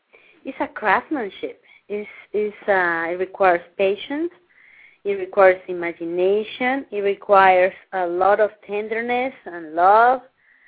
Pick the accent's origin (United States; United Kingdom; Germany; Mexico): Mexico; Mexico City; I'm from Mexico City.